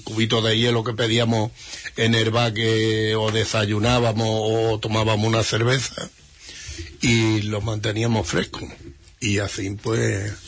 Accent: Lepe, Andalusia, Spain; venimos de Huelva, mi cuñado de Huelva y yo de Lepe.

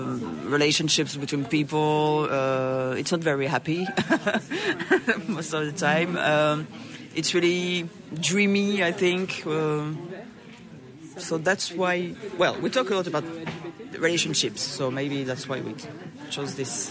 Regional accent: Toulouse, Occitania, France; I play in a band called … I'm from Toulouse. I'm 42

